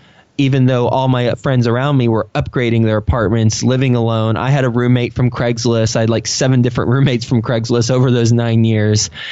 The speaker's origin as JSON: {"language": "English", "region": "Texas", "country": "United States", "also_born_or_lived": "New York City", "said": "I'm originally from Texas, but moved straight from New York City to Texas. From Texas to New York City."}